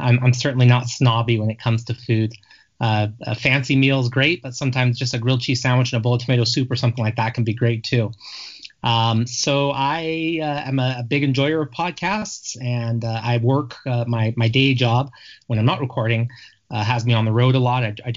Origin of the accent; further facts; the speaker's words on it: United States; now in Calgary, Canada; I grew up in the United States, actually, but I've been in Calgary just a little over 20 years now, and I'm a dual citizen. So, yeah, I do I've been in Canada now longer than I was in the U.S. when I left.